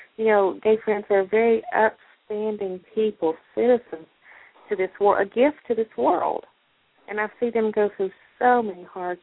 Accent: Kentucky, United States; well, there's no gay people that live here. I grew up in Eastern Kentucky. Of course there was.

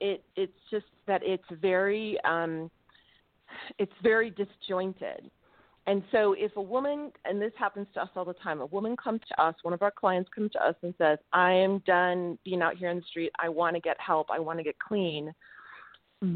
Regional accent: New Mexico, United States; I'm from New Mexico, so I have to say that.

